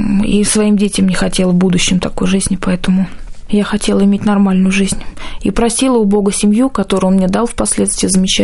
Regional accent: Moscow, Russia; born there; Нет, я родилась в Москве.

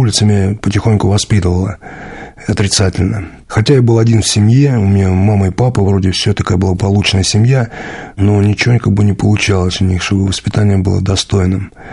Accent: Rylsk, Kursk Oblast, Russia; Сам я родом с Курской области. Я родился в 1973 году в городе Рыльске. Такой старинный город.

